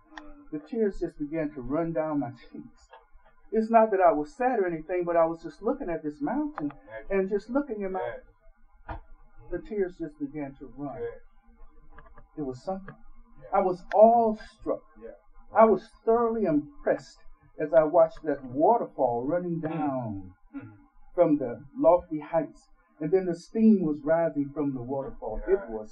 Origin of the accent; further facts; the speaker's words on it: Jacksonville, Florida, United States; I grew up in Jacksonville, flatland.